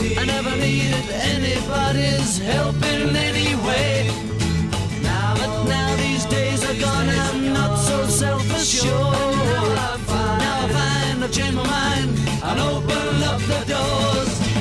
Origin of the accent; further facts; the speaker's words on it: Zakarpattia Oblast, Ukraine; mivel én Kárpátaljáról származok